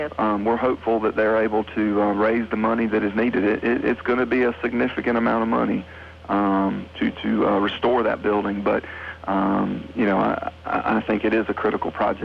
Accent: Greenville, United States; I was born in Greenville.

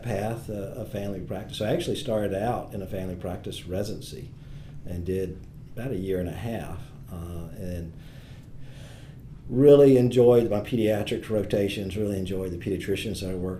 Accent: Aiken, South Carolina, United States; also born or lived in Athens, Georgia; I was born in Athens, Georgia, but grew up in Aiken. Moved there when I was a year and a half.

